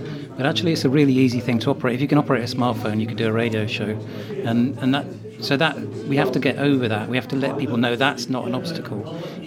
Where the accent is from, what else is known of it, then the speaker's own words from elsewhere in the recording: Penryn, South West England, United Kingdom; I say Falmouth. Right. I grew up in Penryn.